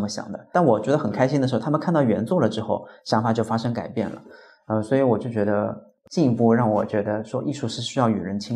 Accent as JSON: {"language": "Chinese", "town": "Hangzhou", "region": "Zhejiang", "country": "China", "tie": "born or raised there", "lives_now": "Beijing, China", "said": "我到了北京10年出头了，但是好像第一个口音也改不了"}